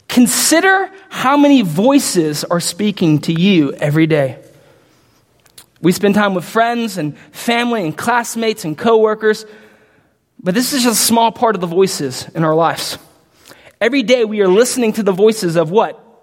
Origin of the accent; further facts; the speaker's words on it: Pearland, Texas, United States; I didn't grow up here. I grew up in Pearland.